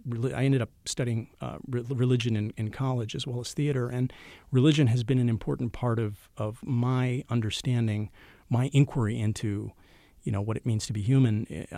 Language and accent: English; Milwaukee, Wisconsin, United States; growing up in Milwaukee, where we really were the only Muslim family, in the 80s in our area of town.